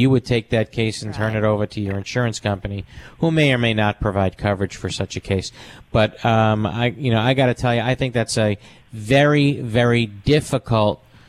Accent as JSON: {"language": "English", "region": "New York", "country": "United States", "said": "All right, I'm from Sheepshead Bay."}